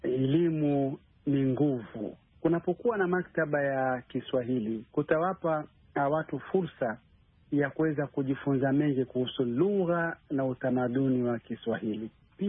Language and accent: Swahili; DR Congo